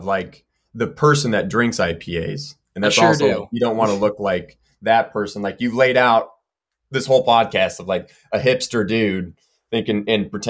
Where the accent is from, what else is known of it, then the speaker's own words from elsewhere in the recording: Elko, Nevada, United States; I think because we grew up in Elko